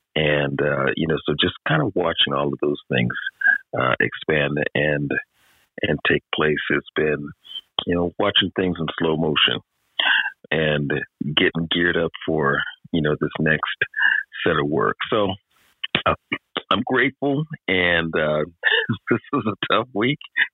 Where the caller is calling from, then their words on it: Lakewood, Washington, United States; I am tapping in from Lakewood, Washington.